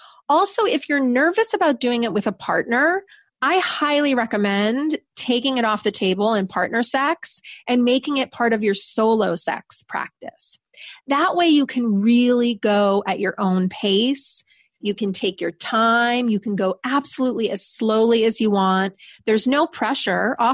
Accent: New York, United States; I'm from New York. I'm very direct. That's my style.

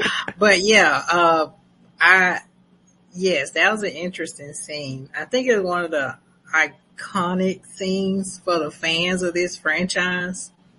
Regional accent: Atlanta, Georgia, United States; I'm from Atlanta, so rush hour is like every day.

